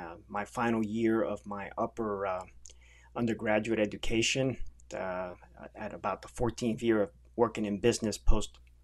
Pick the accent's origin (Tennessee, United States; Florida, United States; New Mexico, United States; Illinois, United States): Florida, United States; Miami; I mean, I'm a product of the Cold War of the 80s. Those were my teenage years. And growing up in Miami, you know, from a family that fled Cuba